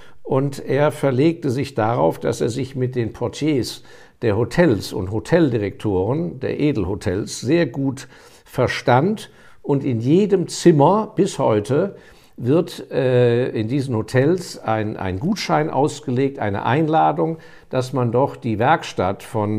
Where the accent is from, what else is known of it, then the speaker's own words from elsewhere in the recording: Germany; ich bin Deutscher